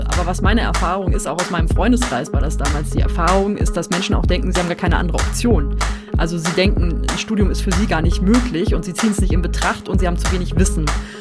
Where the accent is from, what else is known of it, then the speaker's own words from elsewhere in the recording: Rheda-Wiedenbrück, North Rhine-Westphalia, Germany; Ja, ich komme ursprünglich aus Ostwestfalen, aus einer Kleinstadt namens Riederwiedenbrück